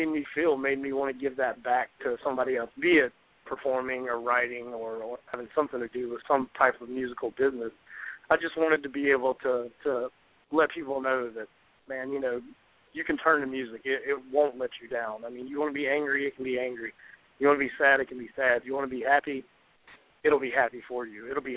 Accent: Charlotte, North Carolina, United States; Like, we're from Charlotte, North Carolina, so we would come home, you know, I think we were total home a month last year.

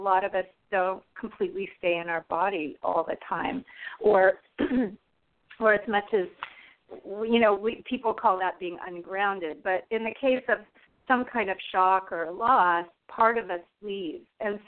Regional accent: Seattle, Washington, United States; I'm from Seattle, Washington. I live here and I work here, and I was actually born and raised here.

